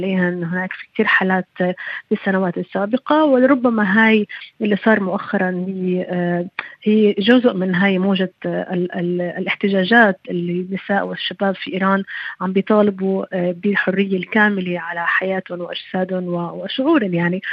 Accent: Palestine; وأنا شخصيا كفلسطينية

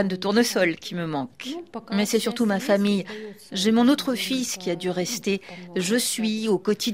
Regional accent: Donbas, Ukraine; French is a second language; now in France; Je viens du Donbass, là où c'est le plus chaud.

